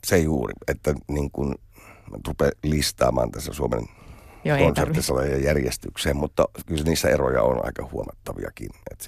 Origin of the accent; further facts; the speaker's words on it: Kuopio, North Savo, Finland; koska mä olen Kuopiosta alun perin kotoisin, niin siihen on semmoinen, vaikka mä olenkin hyvin kauan asunut sieltä pois